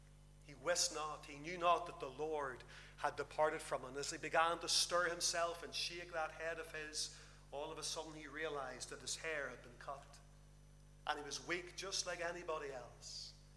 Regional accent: Northern Ireland, United Kingdom; he had heard that I was from Northern Ireland as well.

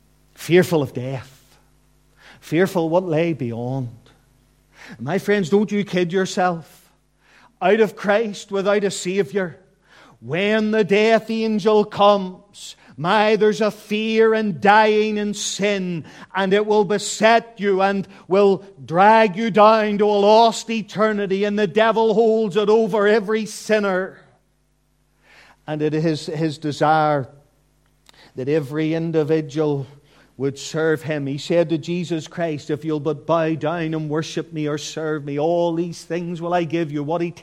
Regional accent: Glengormley, Northern Ireland, United Kingdom; I think of my home place. I was brought up in Carmony, Glengormley. It's between the Key of Hill and Carmony Hill.

